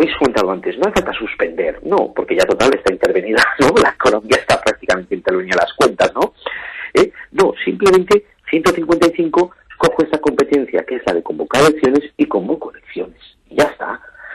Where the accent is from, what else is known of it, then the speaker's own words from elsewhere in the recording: Catalonia, Spain; y yo digo como catalán y español, sufrir esta injusticia, esta doble dualidad.